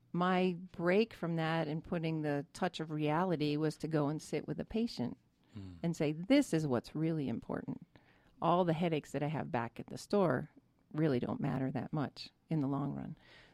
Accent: New York City, New York, United States; also born or lived in Connecticut; I grew up in New York City in Connecticut, and my grandmother was a great influence in my life.

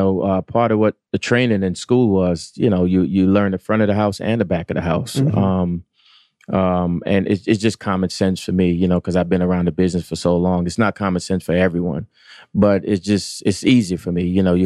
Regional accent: Brooklyn, New York, United States; So, you know, growing up in Brooklyn, we had a place that me and my buddies used to go to every summer, Ocean Beach Fire Island, just to get out of the inner city of New York.

